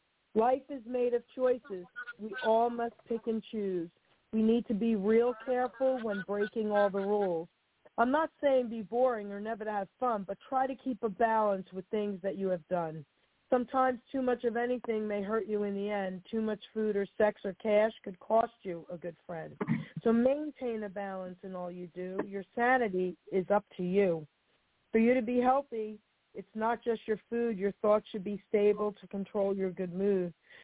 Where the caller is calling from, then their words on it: New Jersey, United States; I'm calling from New Jersey.